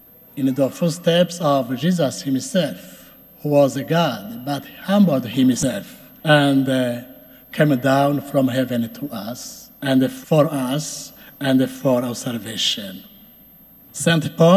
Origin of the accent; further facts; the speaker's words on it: Burundi; first language Kirundi; English is a second language; I may say this mass in my native language, Kirundi.